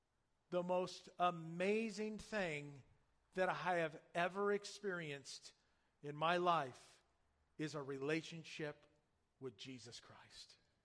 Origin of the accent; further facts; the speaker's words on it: Yorba Linda, California, United States; And I was born and raised here in Yorba Linda.